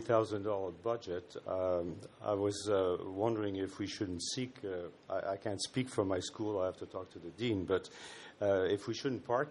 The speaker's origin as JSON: {"language": "English", "country": "Canada", "said": "I'm from Canada, and I'm also an executive in residence at the Schulich School of Business in Toronto"}